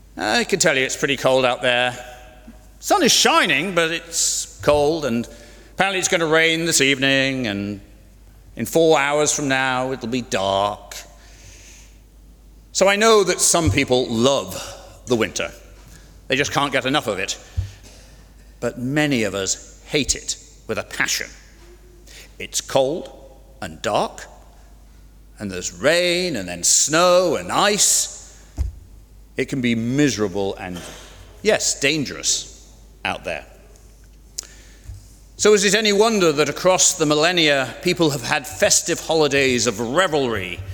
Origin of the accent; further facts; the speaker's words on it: Ireland; as we Irish are very proud to boast that that's older than Stonehenge or the Great Pyramids at Giza.